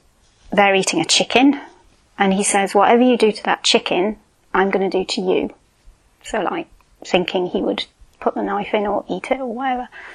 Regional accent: United Kingdom; I'm not proud of that part of being British at all. I'm not proud of being British at all, actually.

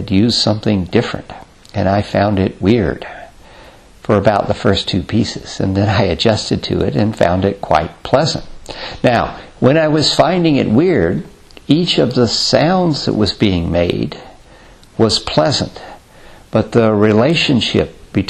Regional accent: Mississippi, United States; Growing up in Mississippi, there was a lot of cotton being grown at that time.

